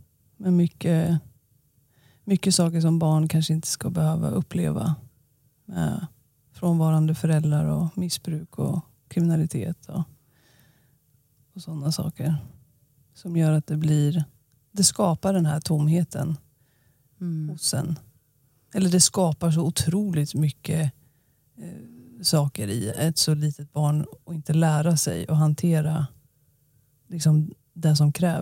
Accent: Örebro, Örebro County, Sweden; Ja, det är ju min hemstad, så det tror jag att man gör.

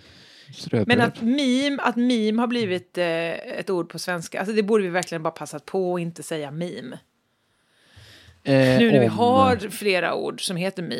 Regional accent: Småland, Sweden; jag har vuxit upp i Småland. Här heter vi Johansson och Bengtsson och Svensson och Andersson.

